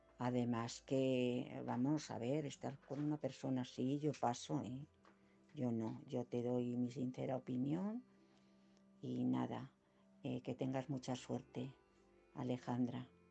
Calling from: Madrid, Community of Madrid, Spain; de Madrid.

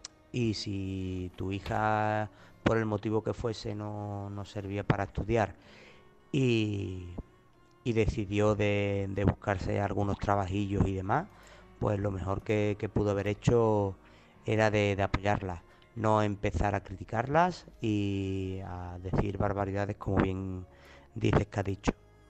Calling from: Huelva, Andalusia, Spain; corresponsal de Huelva

